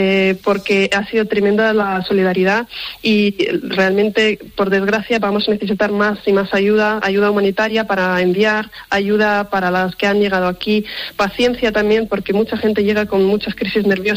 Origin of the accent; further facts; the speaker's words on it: Cherkasy, Cherkasy Oblast, Ukraine; Spanish is a second language; Yo soy del centro de una ciudad que se llama Cherkasy, que es una de las zonas, gracias a Dios, que por ahora está siendo muy estable